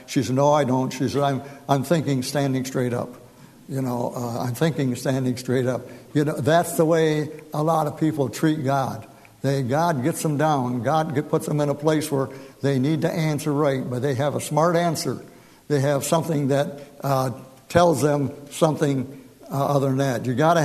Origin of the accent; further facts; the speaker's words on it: United States; I came from Genesee County. Yellow clay, man, you couldn't dig it with dynamite hardly.